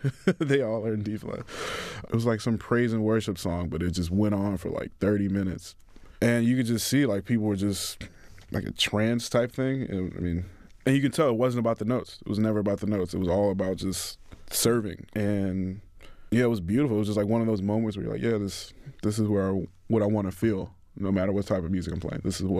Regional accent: Houston, Texas, United States; So growing up in Houston, I feel like almost every musician played in church at some point.

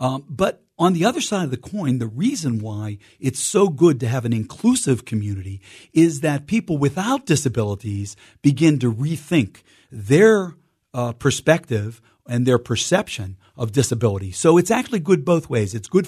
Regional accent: McKees Rocks, Pennsylvania, United States; I'm local Pittsburgh guy, born and raised in McKees Rocks, and growing up on a family hill. It's called Condoleezza Hill in McKees Rocks.

